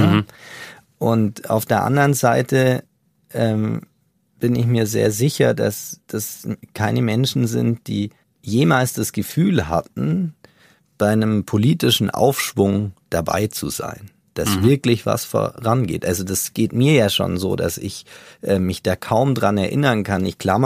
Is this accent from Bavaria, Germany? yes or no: yes; Bavaria, Germany; born there; ich komme gebürtig aus dem Allgäu.